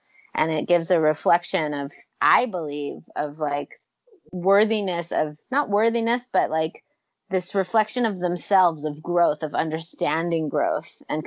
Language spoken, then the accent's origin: English; Los Angeles, California, United States; So I grew up in Los Angeles. Part of Los Angeles, went to LAUSD